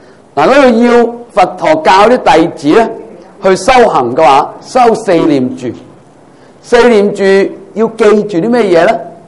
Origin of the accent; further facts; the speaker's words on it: China; 那所以我们中国人最叻揸条藤条教仔，啱唔啱？